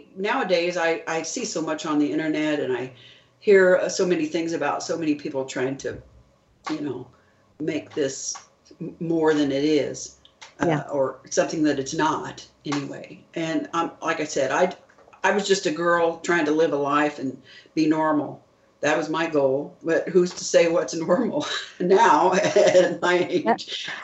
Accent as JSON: {"language": "English", "region": "Indiana", "country": "United States", "said": "I'm a girl from Indiana who never went anywhere in my life and was not exposed to a whole lot of special fancy stuff."}